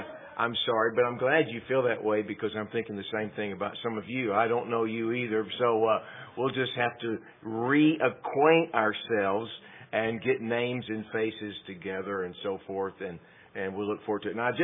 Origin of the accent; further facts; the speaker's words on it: Texas, United States; I realized, okay, I don't talk like you folks. And so I said, oh, I'm from Texas. She said, I thought so. I knew it was somewhere way down there. And said, yeah, that's where I'm from. So anyway, that's home.